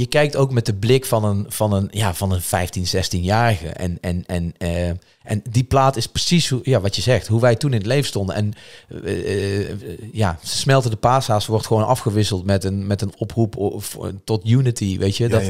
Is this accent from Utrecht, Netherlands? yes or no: no; Limburg, Netherlands; als Limburgse jongen, ik woonde daarbij in de buurt.